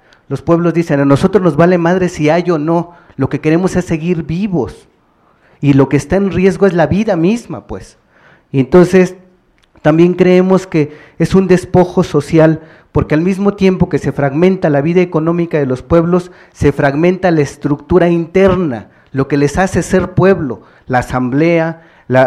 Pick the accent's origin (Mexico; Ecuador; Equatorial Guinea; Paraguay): Mexico; Papantla, Veracruz; vengo de Papantla, con un saludo desde allá.